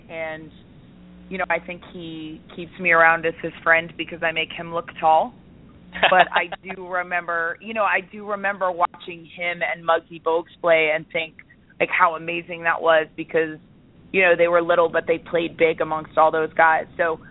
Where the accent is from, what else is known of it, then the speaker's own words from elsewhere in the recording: Vero Beach, Florida, United States; playing in my home state of Florida.